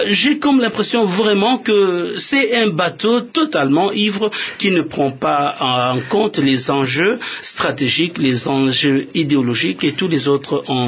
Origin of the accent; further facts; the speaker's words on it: DR Congo; notre faiblesse en tant que Congolais